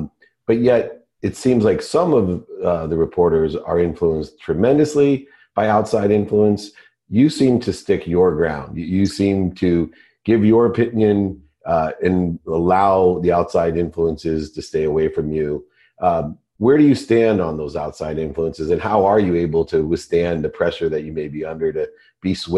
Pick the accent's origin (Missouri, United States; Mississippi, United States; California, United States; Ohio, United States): Ohio, United States; And, you know, we're both Buckeyes from the Midwest.